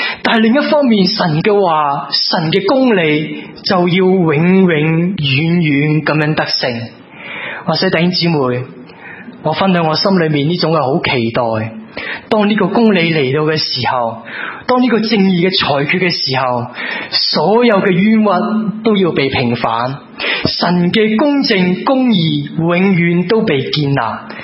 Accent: China; 我哋中国人有一个好唔习惯嘅感觉噶

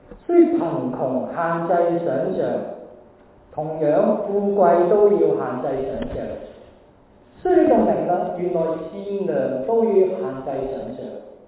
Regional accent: Hong Kong; 我们中国人香港人就是等到颈都长啊

